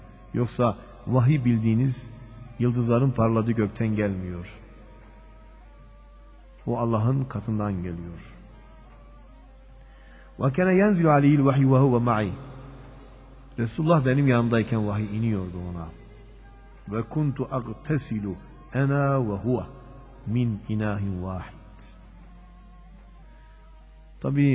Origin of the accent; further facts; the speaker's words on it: Diyarbakır, Diyarbakır Province, Turkey; Hamis'in sahibi Diyar-ı Bekir'im. Herkes başka şeyle şereflenir de ben onunla şerefleniyorum. Benim memleketimden İslam alimi çıkmışsa